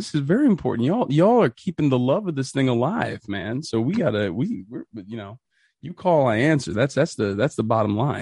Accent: Boston, Massachusetts, United States; my buddy Adam Grossman works for the Red Sox, and I'm from Boston.

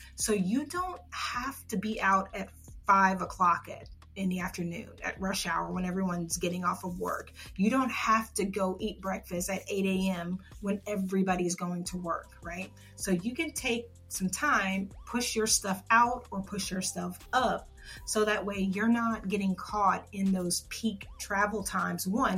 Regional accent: Atlanta, Georgia, United States; I'm saying I'm from Atlanta, but I'm actually in the suburbs of Cobb County

